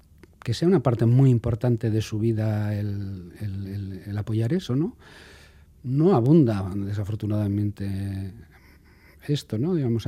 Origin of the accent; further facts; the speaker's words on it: Bilbao, Basque Country, Spain; Somos de Bilbao, pero para tanto. Y bueno, pues sí, viví al lado de Soho de Nueva York.